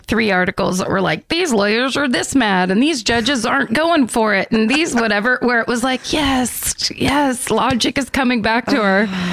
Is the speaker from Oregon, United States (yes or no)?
no; Patchogue, New York, United States; my hometown of Patchogue, New York, on Long Island.